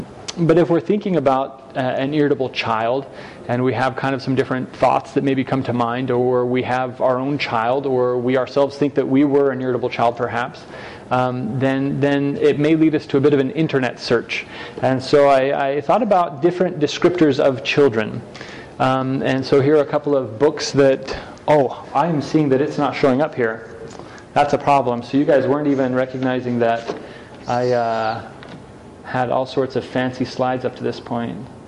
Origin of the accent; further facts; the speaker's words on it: Utah, United States; also born or lived in Brazil; I grew up in Utah with a bit of a it wasn't a small town, but a large family.